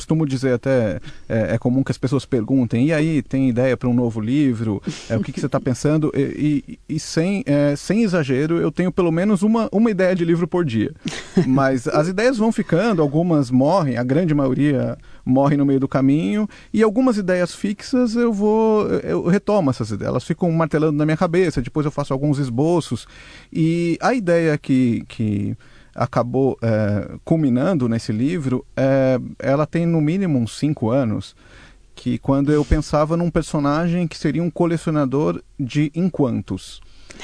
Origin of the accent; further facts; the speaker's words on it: Taquarituba, São Paulo, Brazil; tem um pouco a ver até com a minha origem caipira. Eu que sou de Taquarituba, no interior